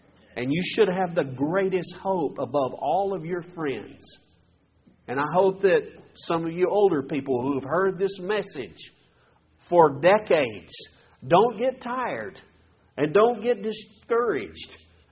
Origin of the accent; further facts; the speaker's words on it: Texas, United States; I'm from Texas oil fields.